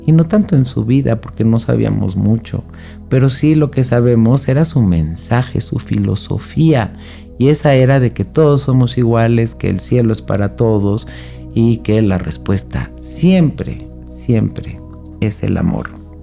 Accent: Mexico; démonos cuenta cómo en sí el sistema apoya esto. Y nosotros como mexicanos

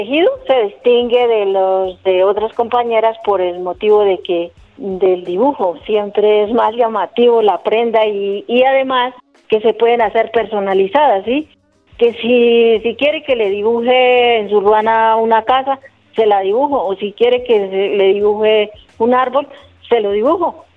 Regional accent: Carmen de Carupa, Cundinamarca, Colombia; Soy del municipio de Carmen de Carupa, en la vereda de playa

